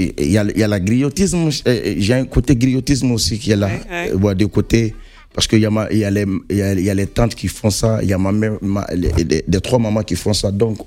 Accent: Kangaba, Koulikoro, Mali; also born or lived in Côte d'Ivoire; Donc, moi, je suis né en Côte d'Ivoire, mais je suis de Kangaba au Mali, dans le Mandingue profond.

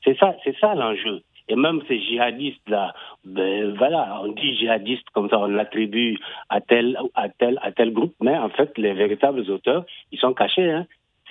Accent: Niger; Nous sommes tous des Nigériens, parce que nous avons la nationalité nigérienne et nous vivons sur ce territoire que nous partageons.

